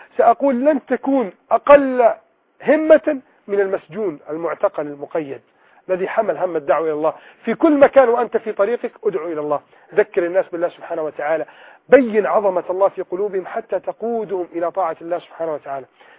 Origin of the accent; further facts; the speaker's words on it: Egypt; بلدنا مصر